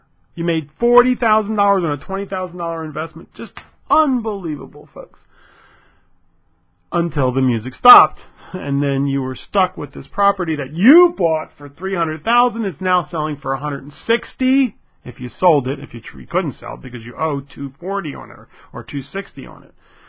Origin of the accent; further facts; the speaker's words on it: Philadelphia, Pennsylvania, United States; now in Buffalo, United States; I'm from Philadelphia, folks. Yeah, it's a good place to be from.